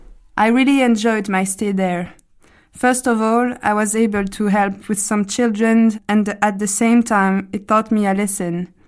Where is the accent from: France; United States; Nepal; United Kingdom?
France; I am 18. I come from France.